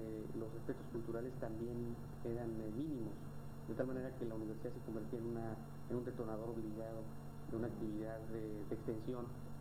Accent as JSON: {"language": "Spanish", "region": "Baja California", "country": "Mexico", "tie": "born or raised there", "also_born_or_lived": "Mexico City", "said": "Bueno, nací en el Distrito Federal."}